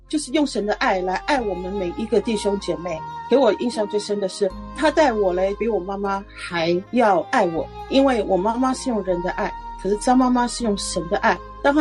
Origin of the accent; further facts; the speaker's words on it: Hunan, China; 最重要是我们都是老乡，我们都是湖南人